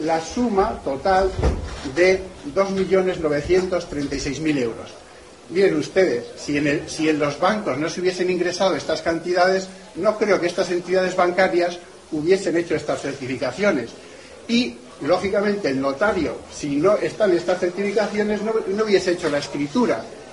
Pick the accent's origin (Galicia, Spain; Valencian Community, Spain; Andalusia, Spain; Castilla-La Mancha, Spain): Castilla-La Mancha, Spain; Balconete; que soy de la tierra, que soy de Balconete, que me gusta la provincia, que me gusta la tierra esta y la gente que hay en Guadalajara